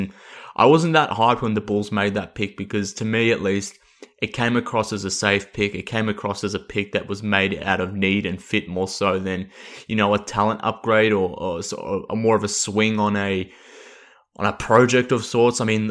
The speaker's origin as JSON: {"language": "English", "country": "Australia", "said": "based on my voice and my accent, that I'm based in Australia."}